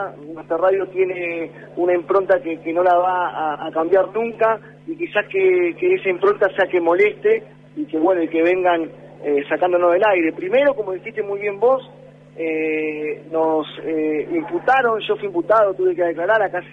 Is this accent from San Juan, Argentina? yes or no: no; Moreno, Buenos Aires Province, Argentina; Y venimos de Moreno, de un lugar donde también en los últimos meses venimos muy sacudidos